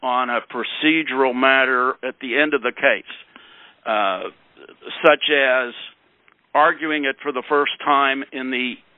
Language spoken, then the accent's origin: English; Tulsa, Oklahoma, United States; I'm an attorney from Tulsa, Oklahoma.